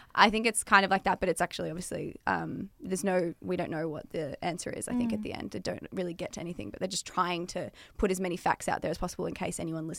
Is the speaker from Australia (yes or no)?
yes; Melbourne, Victoria, Australia; I grew up here in Melbourne.